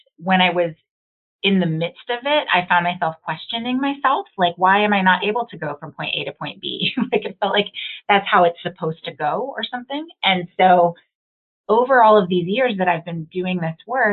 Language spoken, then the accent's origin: English; Madison, Wisconsin, United States; also born or lived in Costa Rica; now in Los Angeles, United States; moved back to Wisconsin when I was very young. So that's where I grew up and was raised in Madison, Wisconsin, and lived there throughout high school and then moved out to Los Angeles to pursue a professional dance career.